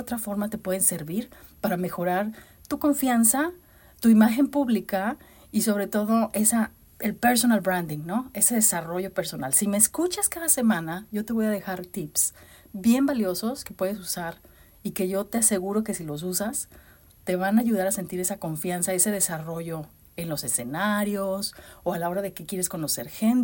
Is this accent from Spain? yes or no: no; Mexico; como decimos en México. Que por cierto, pues sí soy mexicana.